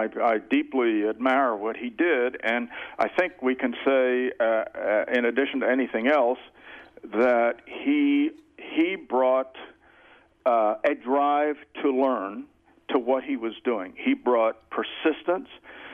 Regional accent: United States; This is a typical American opinion, and I'm an American, and I like that opinion.

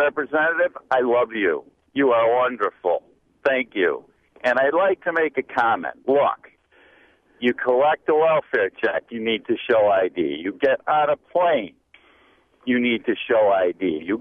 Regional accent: Chicago, Illinois, United States; I'm from Chicago. The saying is, vote early and often.

